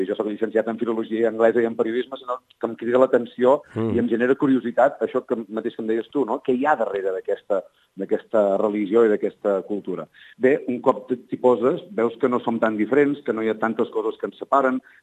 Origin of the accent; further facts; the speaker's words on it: Besalú, Catalonia, Spain; Jo soc fill de Besalú